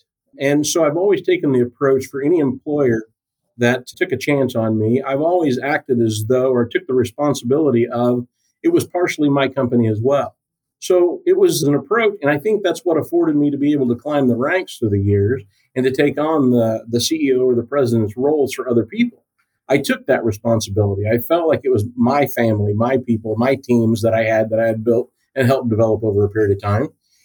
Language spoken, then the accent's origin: English; Pittsburg, Kansas, United States; So yeah, I grew up in rural Kansas, down in the southeast corner, down around Pittsburgh. I went to college down there